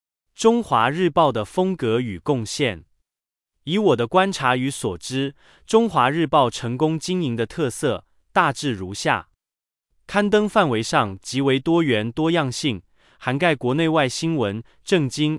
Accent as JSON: {"language": "Chinese", "town": "Changhua", "region": "Changhua County", "country": "Taiwan", "tie": "born or raised there", "said": "1953年我在彰化出生，我们都是二战后的台湾新生儿，只差七岁。"}